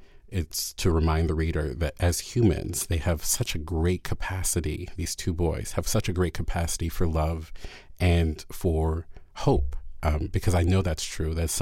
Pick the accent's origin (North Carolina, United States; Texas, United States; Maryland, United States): Maryland, United States; Baltimore; There were many years where every white person I met who I told I was from Baltimore, they would say, I love The Wire.